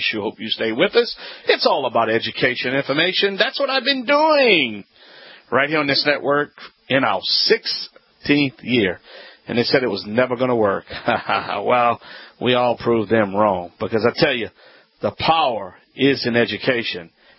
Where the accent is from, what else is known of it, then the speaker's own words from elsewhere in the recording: Louisiana, United States; That's right … the originator.